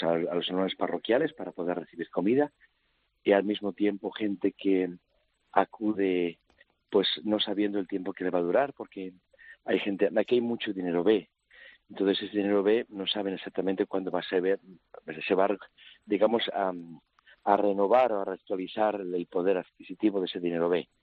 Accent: Madrid, Community of Madrid, Spain; also born or lived in Cuenca; desde que era muy chico en Madrid. Lo que pasa es que he estado en muchos sitios y he cogido acentos un poco de varios.

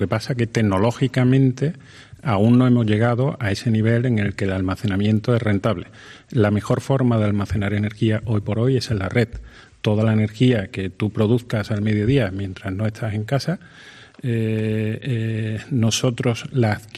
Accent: Spain; moved away; Y lo hicimos los españoles que nos fuimos de España después de que nos llamaran delincuentes por producir energía.

